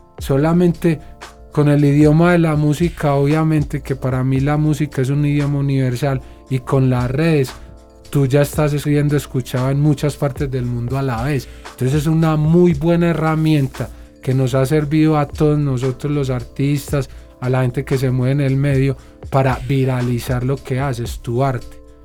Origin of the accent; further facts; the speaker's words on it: Medellín, Antioquia, Colombia; En mi país era, pero ya gracias a Dios yo voy a mi barrio, allá no veo sino artistas, deportistas, eso me hace sentir a mí orgulloso.